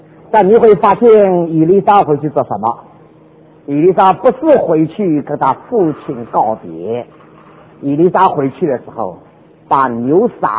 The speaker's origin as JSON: {"language": "Chinese", "country": "Taiwan", "said": "我是从台湾来的。"}